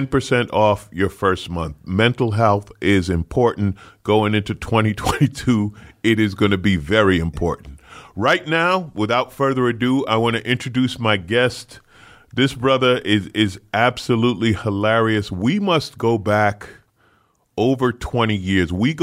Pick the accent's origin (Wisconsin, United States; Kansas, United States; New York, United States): New York, United States; Queens; I grew up in St. Albans in Queens.